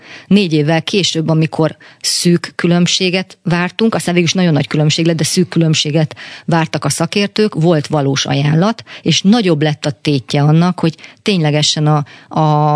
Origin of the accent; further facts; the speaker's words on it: Sopron, Győr-Moson-Sopron, Hungary; Például én Sopronból származok